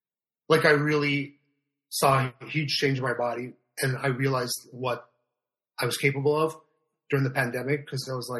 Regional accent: Montreal, Quebec, Canada; now in United States; Born and raised in Montreal.

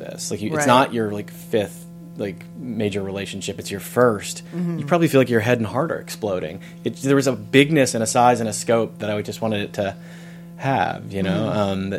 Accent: Georgia, United States; the kids that I grew up with in Georgia

